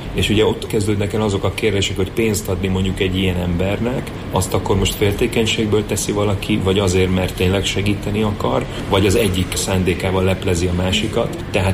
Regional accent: Hungary; Tehát én Magyarországon születtem, egy magyar rendező vagyok, Németországban is egy magyar rendező vagyok.

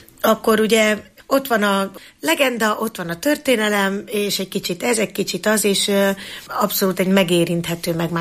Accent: Eger, Heves, Hungary; Tehát én mint egri nő, én ebben nőttem fel.

